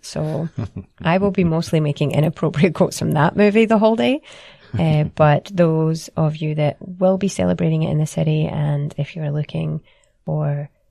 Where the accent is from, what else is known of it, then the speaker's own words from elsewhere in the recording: Scotland, United Kingdom; as a Scottish person, we don't actually celebrate Thanksgiving in Scotland.